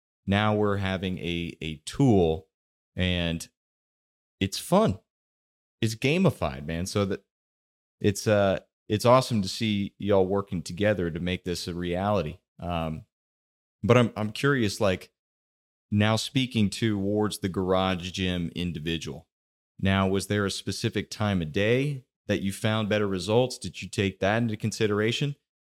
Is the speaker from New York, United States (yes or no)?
no; Texas, United States; If we did this in school and growing up in Texas, square dancing